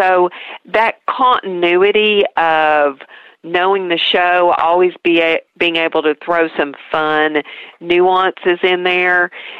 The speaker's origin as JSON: {"language": "English", "town": "Pigeon Forge", "region": "Tennessee", "country": "United States", "tie": "born or raised there", "said": "You're going to be treated like you've come to my hometown and settle in, enjoy yourself."}